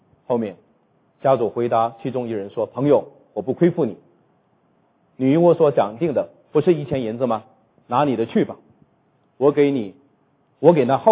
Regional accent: Northeast China, China; 我是东北人呢，我们北方叫红眼病

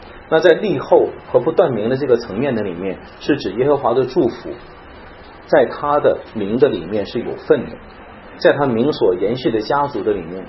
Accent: China; 这个我们这个中国就是你不要断了我的香火，我们中国人叫不要断了香火，对不对？

